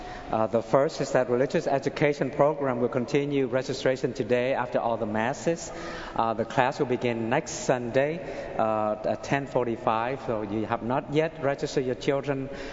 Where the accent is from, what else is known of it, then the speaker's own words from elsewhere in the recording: Vietnam; I came from Vietnam, and it looks pretty bad there, but it's nothing compared to there.